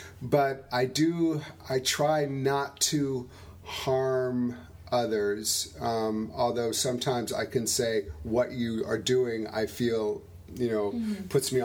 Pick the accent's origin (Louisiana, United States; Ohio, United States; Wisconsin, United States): Wisconsin, United States; Madison; it informs a lot that I grew up in Madison, Wisconsin.